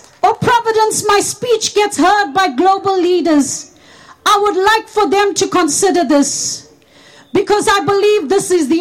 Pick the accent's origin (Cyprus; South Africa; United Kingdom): South Africa; now in Netherlands; As a South African